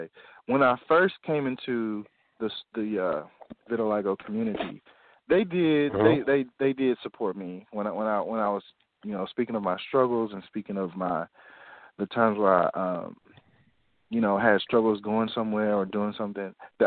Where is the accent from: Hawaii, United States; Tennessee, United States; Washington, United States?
Tennessee, United States; Nashville; I'm from Nashville, Tennessee. I'm 41 years old, father of four